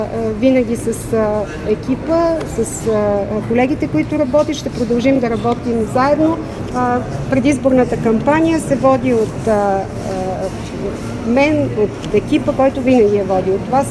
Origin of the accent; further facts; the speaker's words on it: Sofia, Sofia City, Bulgaria; За мен София е моят град. Аз съм израсла в София от 13 годишната си възраст. Учила съм тук. Тук съм родила дъщеря си. Тук съм работила